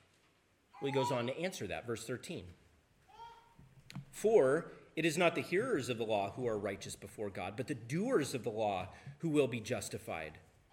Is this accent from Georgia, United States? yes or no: no; Tri-Cities, Washington, United States; I grew up in the Tri-Cities, and there was always talk of radiation because we had the Hanford Project there.